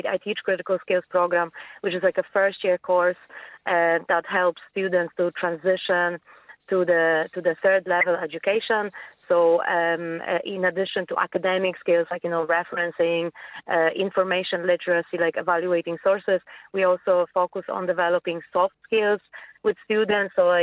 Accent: Poland; English is a second language; moved away as an adult; also born or lived in United Kingdom; now in Ireland; So I'm Polish. Mm-hmm. I lived in the UK before coming to Ireland.

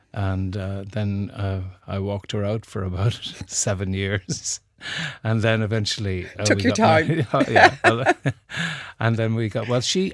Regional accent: Limerick, Munster, Ireland; But, you know, I enjoyed growing up in Limerick. Limerick was kind of lively in the 50s and 60s. I was born in 1950.

